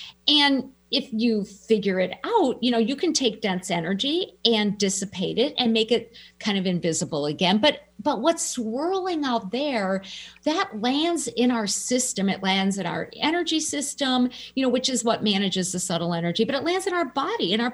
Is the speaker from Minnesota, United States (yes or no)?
yes; Minnesota, United States; And I'm a Minnesotan. I can sit there and go, I weathered negative 40 3 days in a row